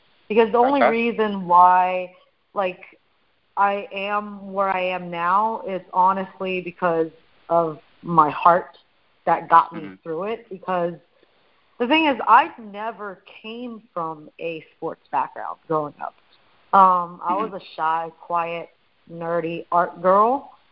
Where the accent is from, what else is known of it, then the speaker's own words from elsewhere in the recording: United States; Since I am Chinese American, I embrace both my heritage with the Chinese background and the American background.